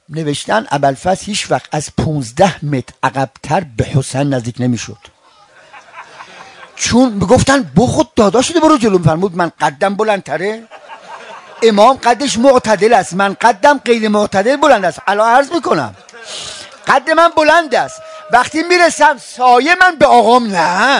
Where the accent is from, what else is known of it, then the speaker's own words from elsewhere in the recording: Isfahan, Iran; من خب اصفهان بچه اصفهانم،